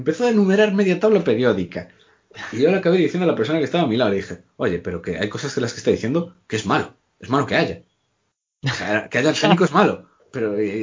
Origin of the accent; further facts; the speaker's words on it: O Carballiño, Galicia, Spain; Carballiño, que está cerca de Orense.